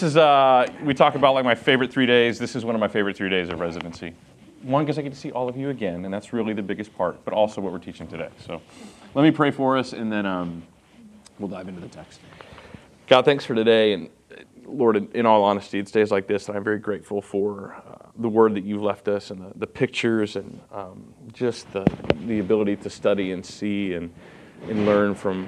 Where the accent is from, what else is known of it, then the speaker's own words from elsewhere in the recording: Texas, United States; we're from Texas, I don't know if I've ever mentioned